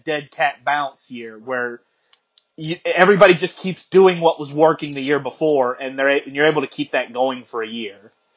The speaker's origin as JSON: {"language": "English", "town": "Winston-Salem", "region": "North Carolina", "country": "United States", "tie": "born or raised there", "said": "My hometown is Winston-Salem. It's not exactly a place that you dream about going back to."}